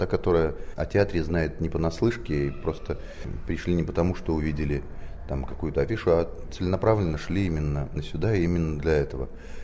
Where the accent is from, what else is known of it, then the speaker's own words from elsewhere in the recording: Belarus; accent: Belarusian; я говорю и с акцентом, понятное же дело, с белорусским.